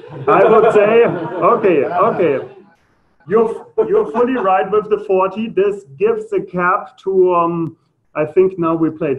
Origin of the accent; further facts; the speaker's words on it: Germany; accent: German; English is a second language; not everybody is familiar with my German accent.